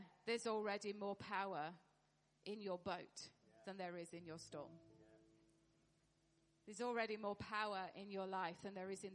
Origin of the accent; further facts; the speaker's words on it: United Kingdom; And being British, sometimes hard.